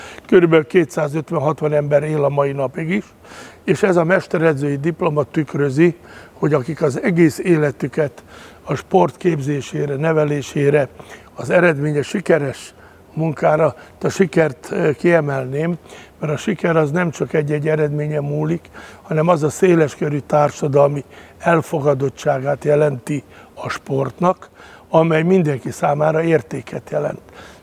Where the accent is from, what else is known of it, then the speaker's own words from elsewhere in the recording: Szeged, Csongrád-Csanád, Hungary; én szegedi lévén